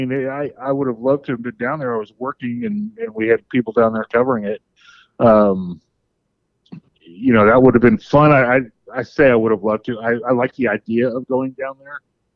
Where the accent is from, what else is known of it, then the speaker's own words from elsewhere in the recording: Colorado, United States; I grew up in Colorado where they didn't even have baseball at the time.